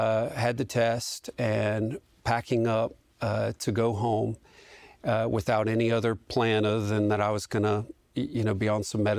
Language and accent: English; Louisiana, United States; growing up in Louisiana, I went to New Orleans to Ochsner Clinic